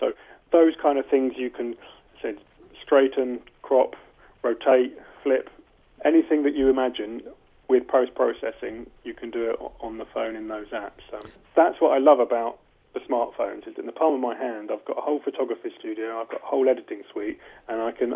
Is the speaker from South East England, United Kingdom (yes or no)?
yes; Brighton, South East England, United Kingdom; the Olympic torch came through my hometown of Brighton.